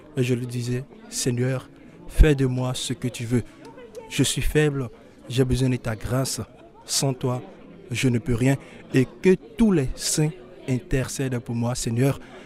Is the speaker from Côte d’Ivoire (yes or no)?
yes; Adzopé, Lagunes, Côte d’Ivoire; j'ai 28 ans. Je ferai bientôt 29 en avril. Je suis originaire de la Côte d'Ivoire, précisément du Sud. Donc, à Dzopé, mon père, il y a du centre, Intonces Bono. Je suis du centre du Sud, voilà, de la Côte d'Ivoire.